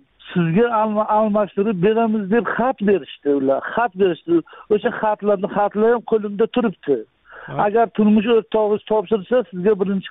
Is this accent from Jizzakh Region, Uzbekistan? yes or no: no; Qashqadaryo Region, Uzbekistan; born there; Men 1977-yil Koson tumanida tug'ilganman.